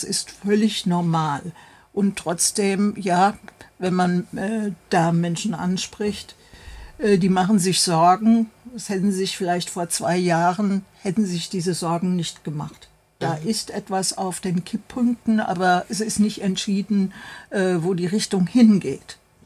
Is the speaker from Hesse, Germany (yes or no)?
yes; Frankfurt, Hesse, Germany; Ich komme ja aus Frankfurt.